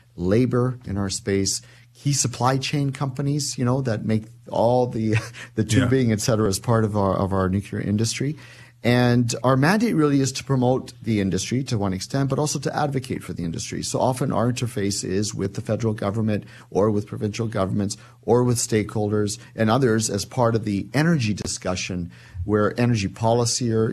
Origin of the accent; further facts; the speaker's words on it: Regina, Saskatchewan, Canada; moved away as an adult; now in Ottawa, Canada; That's right. Born and raised in Regina. My family's there, yeah. My relatives.